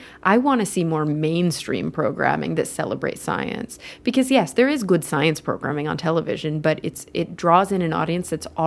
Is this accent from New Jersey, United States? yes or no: no; Texas, United States; I mean, I grew up in Texas. It doesn't really get more Southern than Texas.